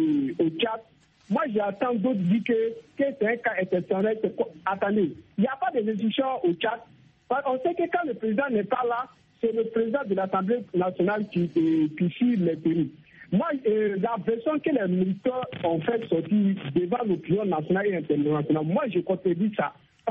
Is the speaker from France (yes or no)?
no; Burkina Faso; même chez moi, au Burkina Faso